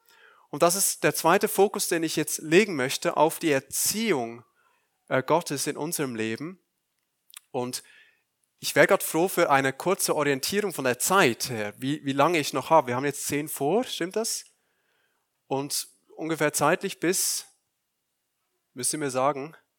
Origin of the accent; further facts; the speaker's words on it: Aargau, Switzerland; aus dem Aargau, aus der Schweiz, aus meiner Heimat.